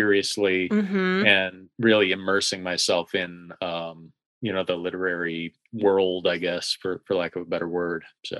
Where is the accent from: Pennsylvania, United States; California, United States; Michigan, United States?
Michigan, United States; I'm from Michigan. I've been here my whole life.